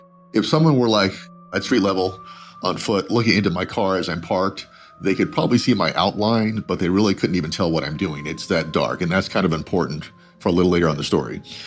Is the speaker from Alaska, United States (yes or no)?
no; Redlands, California, United States; now in Los Angeles, United States; I live in L.A., and of course, I grew up in Redlands.